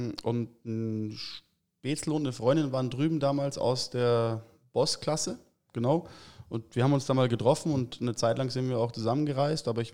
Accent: Germering, Bavaria, Germany; also born or lived in Munich; Ich bin in München geboren, bin zwar Germering-Puchheim dann aufgewachsen, aber jetzt wohne ich in München.

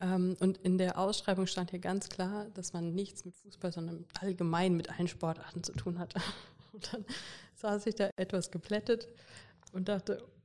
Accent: Göttingen, Lower Saxony, Germany; now in Munich, Germany; Ich muss ja sagen, ich komme ja aus Göttingen

